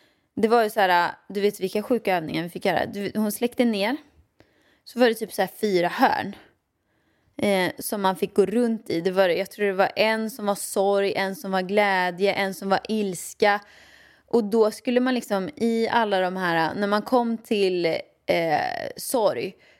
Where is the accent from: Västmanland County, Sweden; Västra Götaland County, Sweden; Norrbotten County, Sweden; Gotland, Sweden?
Västra Götaland County, Sweden; Åmål; Jag växte upp i Åmål med min mamma och pappa, ja.